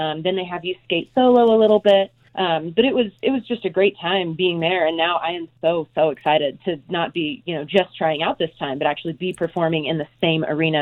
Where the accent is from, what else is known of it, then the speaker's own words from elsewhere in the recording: Breckenridge, Colorado, United States; now in Denver, United States; I grew up skating up in Breckenridge and just getting to enjoy being up in the mountains